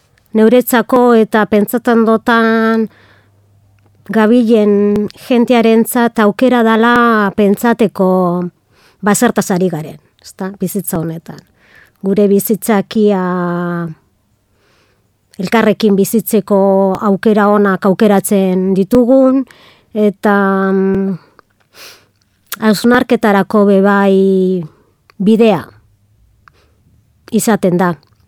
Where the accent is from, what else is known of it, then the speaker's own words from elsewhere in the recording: Gernika, Basque Country, Spain; born there; Gerniken jaio nintzen, Gernikan egiten dut lan